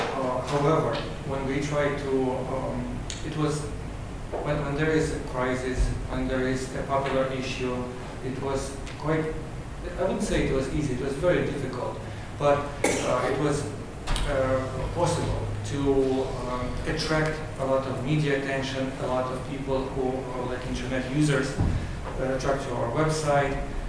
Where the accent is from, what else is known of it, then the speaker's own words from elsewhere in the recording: Ukraine; English is a second language; I am from Ukraine.